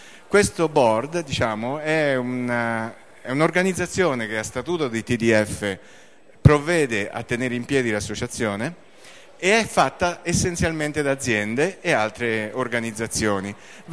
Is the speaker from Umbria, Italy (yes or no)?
yes; Umbria, Italy; io sono Umbro come Umbra lei e devo dire che in questo discorso l'Umbria c'entra parecchio